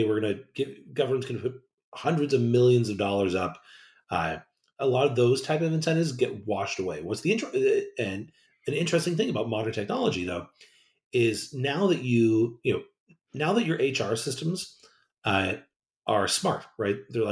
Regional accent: Modesto, California, United States; now in Bay Area, United States; If we're up to me, my hometown, Modesto, I live in the Bay Area now.

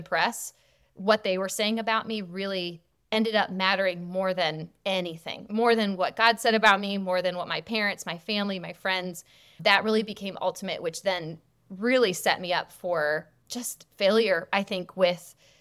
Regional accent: Detroit, Michigan, United States; because I'm from Detroit. And so it was like a 4 or 5 hour drive.

